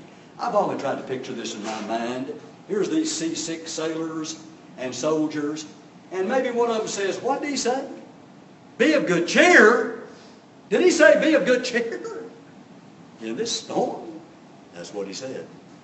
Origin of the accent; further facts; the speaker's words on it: Houston, Texas, United States; I grew up in Houston, not far from the ocean, the Gulf of Mexico. We never went offshore fishing.